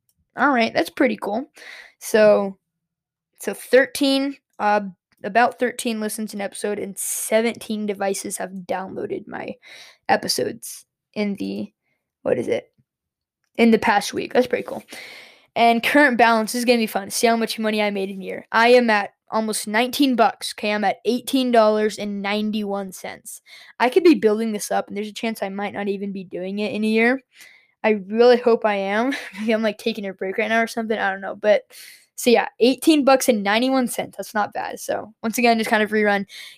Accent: Colorado, United States; So most of the listens are from my home state of Colorado.

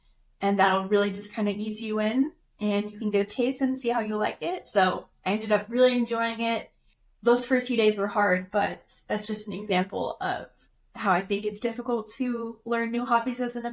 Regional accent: Texas, United States; We're from Texas and went to the University of Texas.

